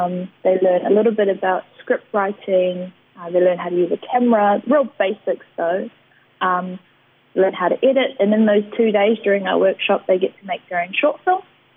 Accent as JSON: {"language": "English", "town": "Te Kawa", "region": "Northland", "country": "New Zealand", "tie": "born or raised there", "lives_now": "Ōtaki, New Zealand", "said": "But I moved down to Ōtaki in 2019, but I was raised in Te Kawa, went to school in Kaipaia."}